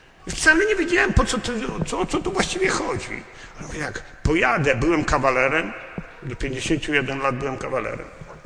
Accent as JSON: {"language": "Polish", "town": "Kutno", "region": "Łódź Voivodeship", "country": "Poland", "said": "pochodzę z Kutna, mam trochę więcej jak 66 lat."}